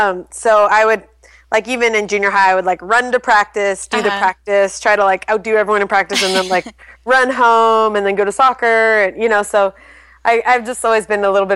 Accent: Santa Rosa, California, United States; I grew up in Santa Rosa in Northern California, kind of in the wine country near Sonoma.

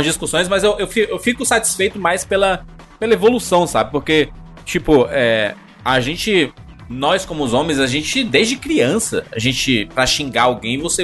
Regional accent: Ceará, Brazil; eu sou cearense, né? Aqui no Ceará

